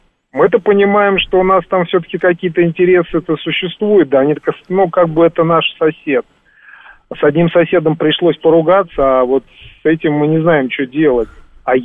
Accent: Moscow, Russia; я сразу скажу, что я москвич.

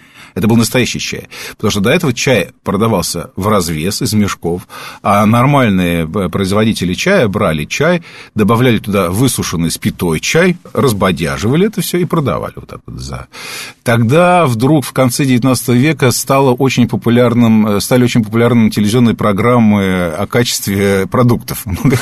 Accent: Moscow, Russia; Да, ну, я коренной москвич. Мне проще писать. Я помню еще ту Москву

